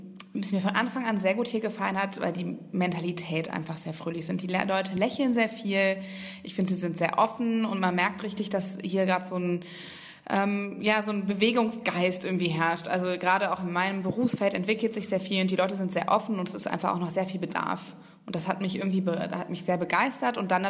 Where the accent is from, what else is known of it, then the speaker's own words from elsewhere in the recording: Cologne, North Rhine-Westphalia, Germany; also born or lived in Munich; Genau, also ich komme aus Köln. Ich komme aus Köln ursprünglich, aber ich habe in München studiert.